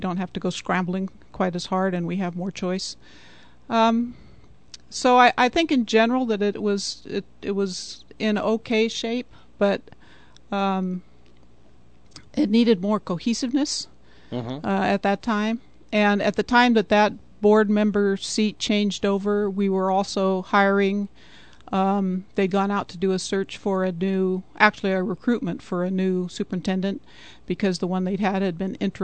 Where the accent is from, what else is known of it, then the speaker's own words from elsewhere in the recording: St. Helena, California, United States; I was born in St. Helena, and I went through those schools